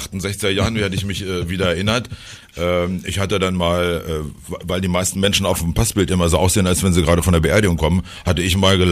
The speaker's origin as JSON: {"language": "German", "region": "Lower Saxony", "country": "Germany", "said": "Ja, ich komme aus dem Solling."}